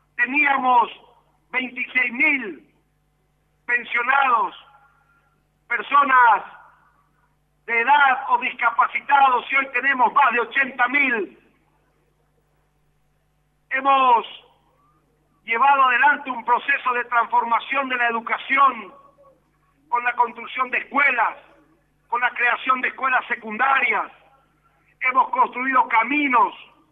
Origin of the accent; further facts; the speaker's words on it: Misiones, Argentina; Somos bien misioneros, pero también somos bien argentinos